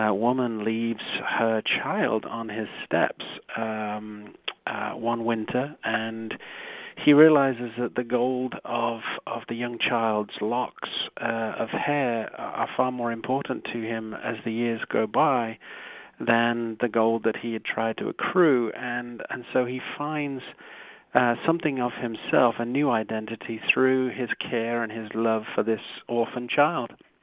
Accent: East Midlands, United Kingdom; born there; She was born really in the West Midlands. I was born in the East Midlands, and there's something of that sensibility that shows up in her fiction

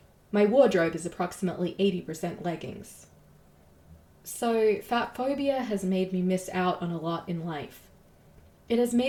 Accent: Melbourne, Victoria, Australia; moved away as an adult; now in Boston, United States; I even know what I weighed on the day I arrived in Boston, fresh off the plane from my hometown of Melbourne, Australia, to begin graduate school in philosophy nearly 20 years ago.

